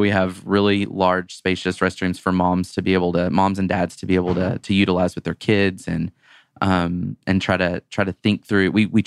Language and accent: English; Texas, United States; I'm from Texas, by the way, guys, just FYI.